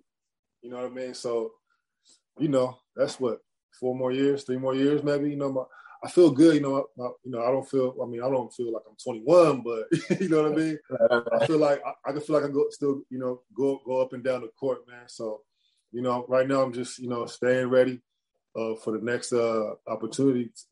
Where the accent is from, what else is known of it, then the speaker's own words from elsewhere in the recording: California, United States; you know, I'm from Cali, you know, I'm used to the sun.